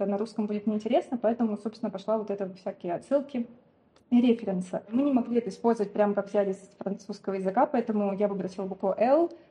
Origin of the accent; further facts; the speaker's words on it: Moscow, Russia; Я из Москвы и заканчивала Московский университет истории искусств.